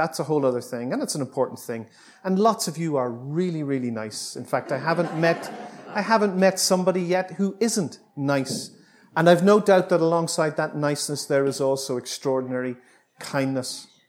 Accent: Bangor, Northern Ireland, United Kingdom; this artist comes from my hometown, my wee hometown of Bangor in County Down.

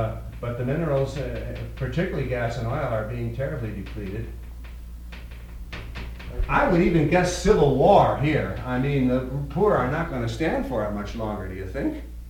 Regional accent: Canada; I come from Canada

